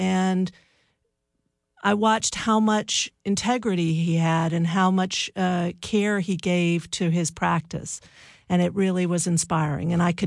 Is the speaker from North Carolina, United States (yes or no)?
yes; Chapel Hill, North Carolina, United States; I grew up in Chapel Hill, a beautiful, wonderful childhood.